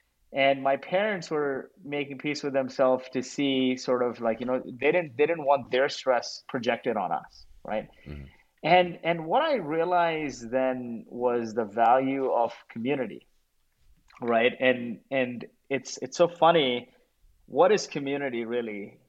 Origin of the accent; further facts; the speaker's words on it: Kuwait; I grew up in Kuwait, and I was a refugee of the Gulf War. And zooming back out some 30 years ago, I was a 9-year-old kid in Kuwait